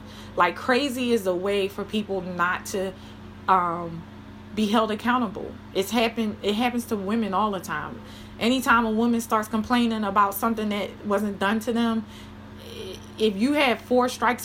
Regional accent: United States; because I'm an American. I believe in freedom. I believe in the ideals of America.

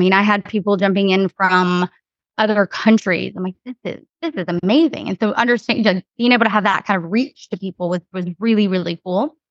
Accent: Louisiana, United States; moved away as an adult; I'm from Louisiana. And after the hurricane Rita and Katrina, my program was cut from the university. And I just took a hard pivot. I moved here to Austin, Texas, and I'm still here almost 18 years later

